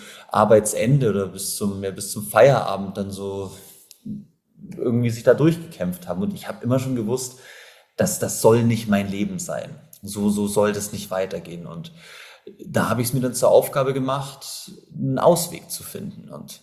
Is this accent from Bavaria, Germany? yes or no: yes; Kempten, Bavaria, Germany; Ich komme gebürtig aus Kempten im Allgäu, aus einem kleinen Dorf in Bayern und habe da irgendwie immer das Gefühl gehabt, ich gehöre da nicht so ganz hin.